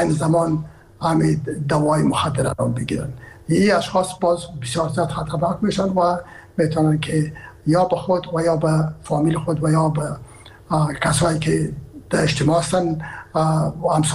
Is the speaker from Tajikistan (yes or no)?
no; Herat, Afghanistan; ما که هستم از هرات هستم و پدر و مادر من هرات هستن